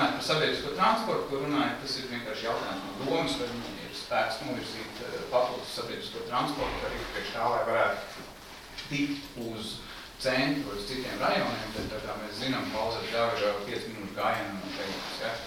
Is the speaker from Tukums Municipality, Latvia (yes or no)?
yes; Tukums, Tukums Municipality, Latvia; Es esmu pats tukumnieks, dzimis Tukumā. Es dzimītā un pavadīju šeit vēlāko dzīves daļu.